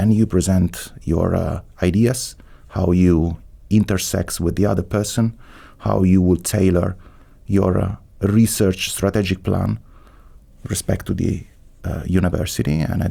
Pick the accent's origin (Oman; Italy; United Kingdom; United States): Italy; Rome, Lazio; English is a second language; moved away as an adult; family is not from Rome, so I'm a first generation. My mother was from Tuscany and my father from Sardinia. But I grew up in Rome. I studied in Rome.